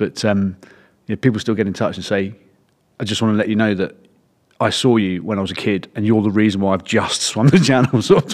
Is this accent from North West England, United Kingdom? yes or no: no; Eltham, London, United Kingdom; And I grew up in Eltham. Mum and dad are still there.